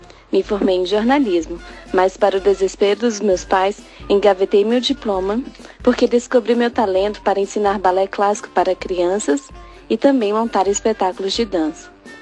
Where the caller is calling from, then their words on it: Brasília, Distrito Federal, Brazil; tenho 31 anos e sou de Brasília.